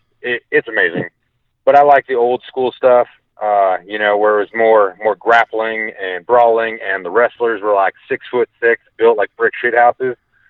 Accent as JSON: {"language": "English", "region": "Iowa", "country": "United States", "said": "So, I come from Iowa. I grew up with collegiate wrestling in my family, in my blood."}